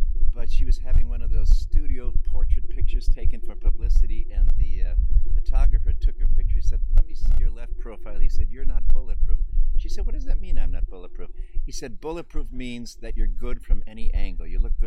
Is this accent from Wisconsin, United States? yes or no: yes; Kenosha, Wisconsin, United States; I'm originally from Kenosha, Wisconsin, the home of jockey underwear.